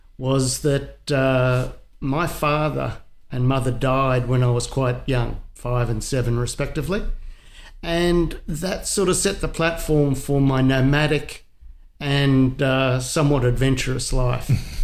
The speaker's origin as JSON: {"language": "English", "town": "Innisfail", "region": "Queensland", "country": "Australia", "tie": "born or raised there", "said": "moved and lived with my mother's sister, who lived in Innisfail. I was seven. I was seven when I moved to Innisfail."}